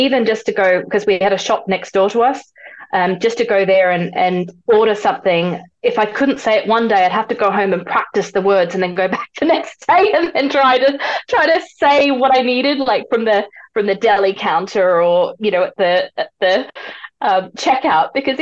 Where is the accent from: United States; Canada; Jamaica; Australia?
Australia; also born or lived in United Kingdom; now in Litzelstetten, Germany; I am Australian, and I moved to the UK for a number of years, but my partner and I decided that we want a change of pace, and he got a job in Konstanz in Germany. And we moved to a little village called Litzelstetten